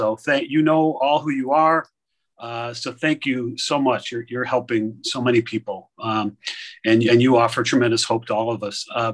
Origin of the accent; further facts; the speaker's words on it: Chicago, Illinois, United States; now in Phoenix, United States; And I'm presently down in Phoenix, Arizona, but I'm originally from Chicago area and from the Chicago area.